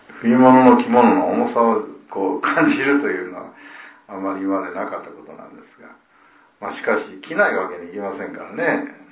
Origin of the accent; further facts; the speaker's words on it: Okayama, Japan; 岡山、私たちと同じ岡山県の出身なんですね